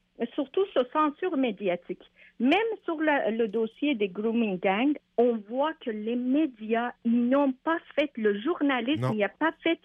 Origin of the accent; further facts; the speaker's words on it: Canada; parce que nous, on est des Canadiens, on n'est pas des Britanniques.